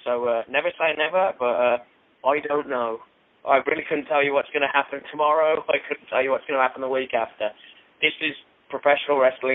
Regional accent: England, United Kingdom; I remember growing up in England as an independent wrestler

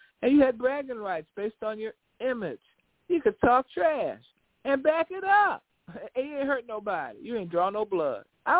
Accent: Washington, District of Columbia, United States; I got mega pride. I'm from Southeast D.C. I got pride.

